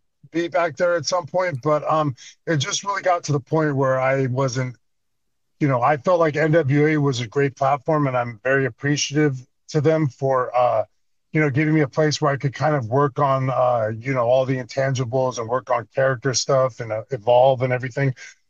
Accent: Los Angeles, California, United States; And now we're here in my hometown, LA, and I'm in the Battle Royal.

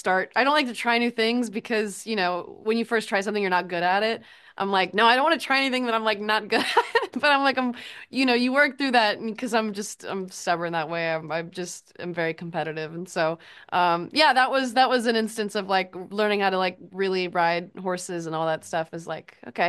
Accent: Texas, United States; because again, I'm from Texas.

